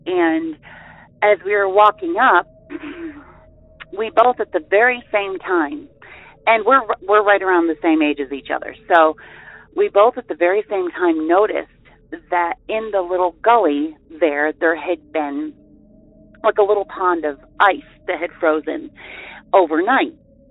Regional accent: Arizona, United States; also born or lived in Avoca, New York; I'm from Arizona.

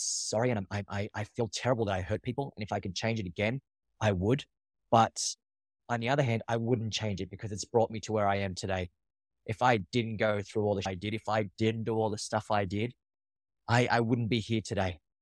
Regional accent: Australia; now in New York, United States; …, I'm from Australia. I do now live in New York. I've been in New York for the past 12 years

